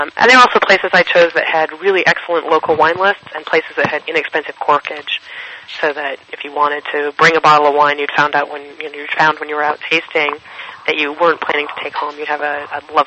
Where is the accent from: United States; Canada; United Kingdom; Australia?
United States; Camden, Maine; moved away as an adult; So I grew up in Camden and then moved away from New England. We moved to the West Coast when I was in my early 20s to go to graduate school.